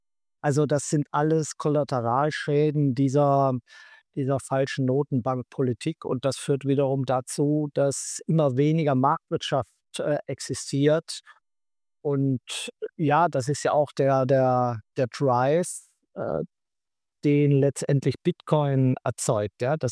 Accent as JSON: {"language": "German", "country": "Austria", "said": "also bin ich Österreicher und viele andere auch."}